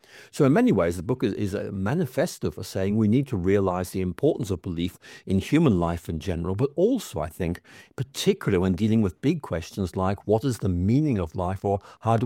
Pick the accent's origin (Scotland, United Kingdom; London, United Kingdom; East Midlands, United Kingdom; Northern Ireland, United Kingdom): Northern Ireland, United Kingdom; Belfast; I was growing up in Belfast